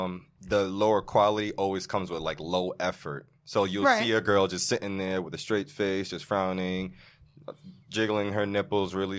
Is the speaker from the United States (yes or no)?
no; Jamaica